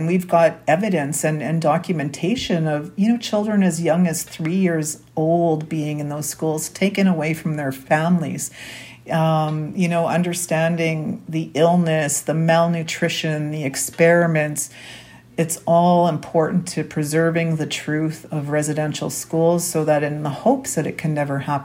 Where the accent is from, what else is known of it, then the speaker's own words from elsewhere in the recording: Winnipeg, Manitoba, Canada; I was born and raised here in Winnipeg, Manitoba. My mother is a residential school survivor.